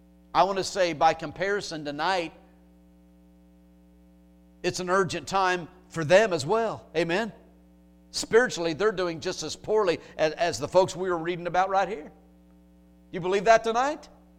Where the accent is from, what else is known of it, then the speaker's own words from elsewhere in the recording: Indiana, United States; I'll just throw that out there while we're here, since I'm from Indiana.